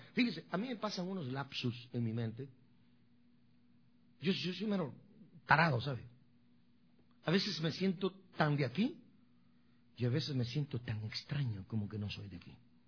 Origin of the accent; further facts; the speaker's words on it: Guatemala; Hay un río allá en mi pueblo que se llama Motagua. Y el río Motagua agarra tres departamentos.